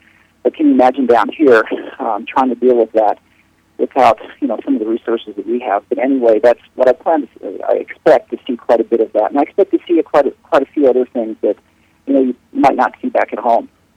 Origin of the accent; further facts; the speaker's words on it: Puerto Rico; also born or lived in Panama; I grew up in Puerto Rico, I grew up in Panama, I've been in a lot of places in Latin America